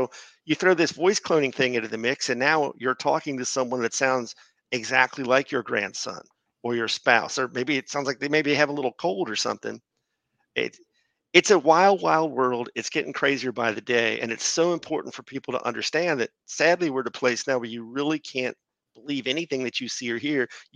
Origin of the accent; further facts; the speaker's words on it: Fort Wright, Kentucky, United States; Fort Wright is my hometown. I've lived in Fort Wright my whole life.